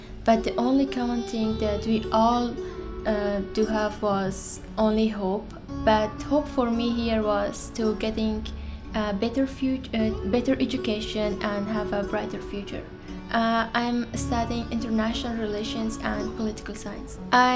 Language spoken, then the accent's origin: English; Afghanistan; now in United States; I am from Afghanistan, and I'm the case manager in Canopy NWA. I arrived in the U.S. after the fall of Taliban on August 2021.